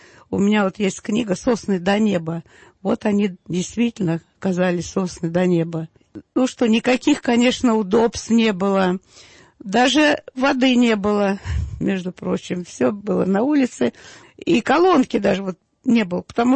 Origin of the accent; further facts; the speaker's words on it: Moscow, Russia; born there; Родилась в Москве в семье геологов в 1934 году в Покровском-Стрешнево. Это был самый краешек Москвы.